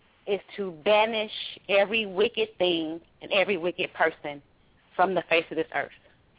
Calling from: Minnesota, United States; I'm calling from Minnesota.

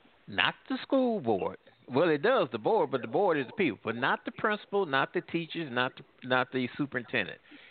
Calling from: Midwest, United States; I'm calling from the Midwest, Mr. P.

